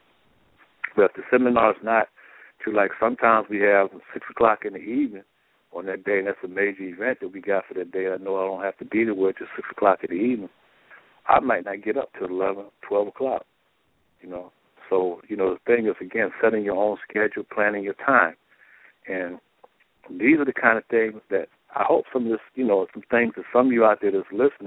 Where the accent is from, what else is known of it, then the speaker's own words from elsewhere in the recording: Baltimore, Maryland, United States; And all people in my hometown, they're hurting right now because Baltimore done lost the first two games in Kansas City